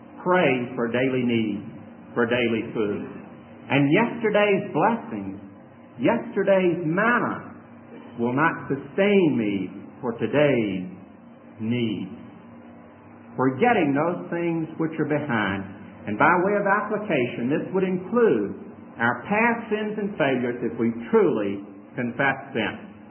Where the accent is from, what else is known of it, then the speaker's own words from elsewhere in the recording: Memphis, Tennessee, United States; born there; accent: Southern; I was born in Memphis, Tennessee. He in Mississippi, but I think I retained more of a Southern accent than he has.